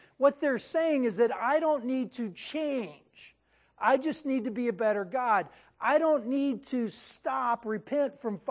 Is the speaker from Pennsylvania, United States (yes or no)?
no; Texas, United States; Now, I'm from Texas, and growing up in Texas, I chewed tobacco a lot.